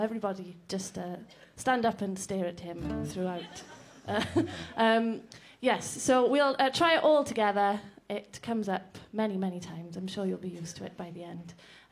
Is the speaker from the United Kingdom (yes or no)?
yes; Wales, United Kingdom; got the red dragon on our flag in Wales. Well, yes, I think we're probably here outnumbered today. We're all Welsh.